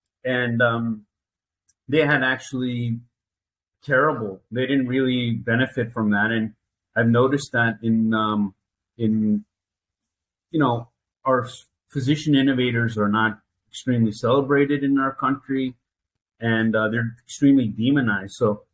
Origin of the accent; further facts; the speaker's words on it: Albany, New York, United States; so for example, I grew up in Albany, New York